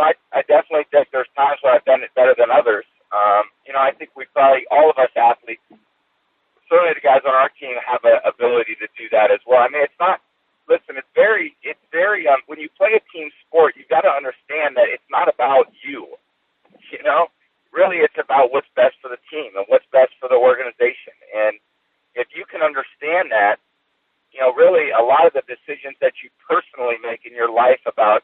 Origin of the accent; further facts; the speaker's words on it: California, United States; now in Boston, United States; We're building a house in L.A. really to be close to my son. And, I'm from California, too.